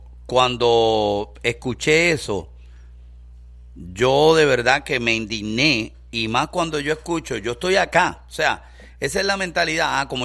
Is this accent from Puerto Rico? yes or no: yes; Puerto Rico; yo como puertorriqueño